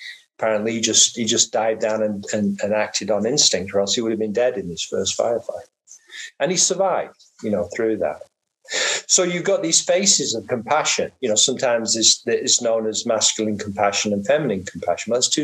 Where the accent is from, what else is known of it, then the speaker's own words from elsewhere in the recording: England, United Kingdom; moved away; We came over from England at the same time